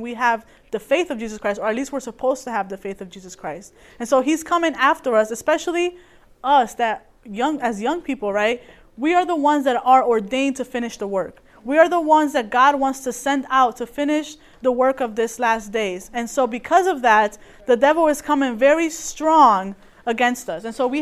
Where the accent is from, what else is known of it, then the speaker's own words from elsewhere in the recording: Bridgeport, Connecticut, United States; I come from Connecticut, and the city that I live in, or that I lived in, is Bridgeport. And Bridgeport is known to be one of the most dangerous cities in the United States.